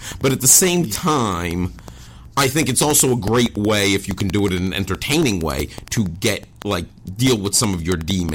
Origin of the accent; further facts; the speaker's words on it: New York City, New York, United States; now in California, United States; I'm from New York, so I'm supposed